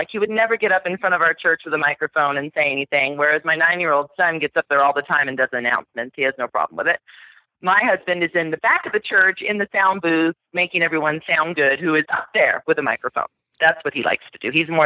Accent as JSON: {"language": "English", "town": "Aurora", "region": "Colorado", "country": "United States", "said": "from Aurora, Colorado"}